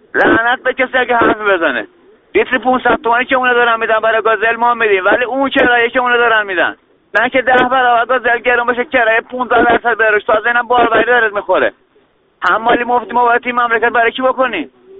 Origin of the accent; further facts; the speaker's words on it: Tabriz, East Azerbaijan, Iran; now in Zahedan, Iran; ما از تبریز بلند شدیم اومدیم زاهدن کار میکنیم.